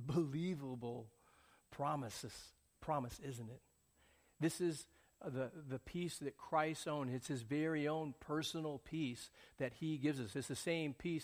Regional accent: Orange County, California, United States; I mean, we're from Orange County, and this is like Disneyland East or something.

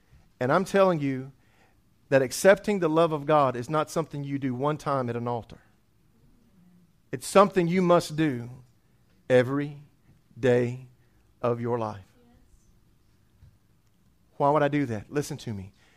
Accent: Bible Belt, United States; because we grew up in the Bible Belt, because maybe you've been in church all your life

